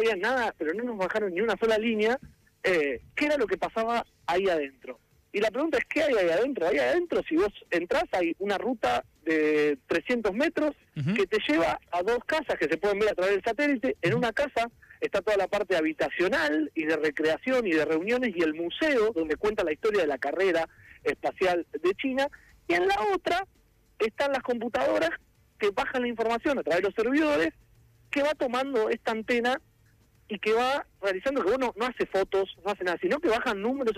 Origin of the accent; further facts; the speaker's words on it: Saladillo, Buenos Aires Province, Argentina; now in Buenos Aires, Argentina; Patagónico no tengo mucho, yo soy de Saladillo, vivo en Buenos Aires.